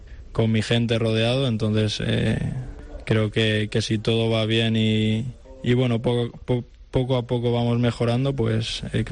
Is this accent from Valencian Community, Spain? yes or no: yes; Valencia, Valencian Community, Spain; soy de Valencia, soy del Valencia también